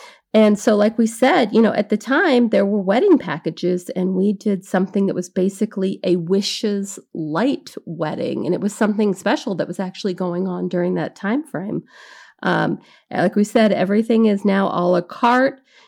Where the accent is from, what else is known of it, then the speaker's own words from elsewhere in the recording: California, United States; now in Michigan, United States; But I'm from California and all my family was in California.